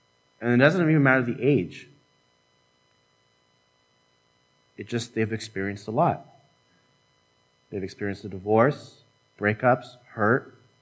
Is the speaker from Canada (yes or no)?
yes; Canada; I'm saying please, because I'm Canadian.